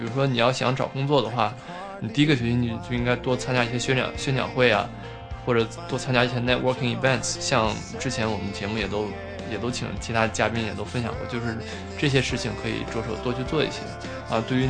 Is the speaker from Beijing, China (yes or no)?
yes; Beijing, China; 因为我是北京的嘛，然后上小学中学然后到大学都是在北京上的，然后基本上都是在父母身边，没有离父母太远